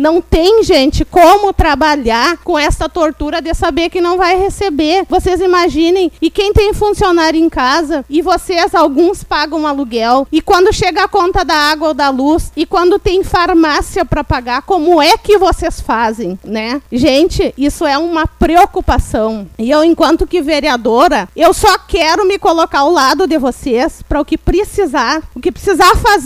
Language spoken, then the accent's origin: Portuguese; São Francisco, Brazil; não só porque eu sou vereadora, mas porque eu sou de São Francisco.